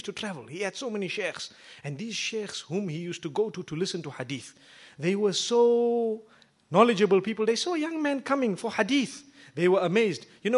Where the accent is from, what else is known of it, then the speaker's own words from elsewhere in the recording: Zimbabwe; you know, I come from Zimbabwe.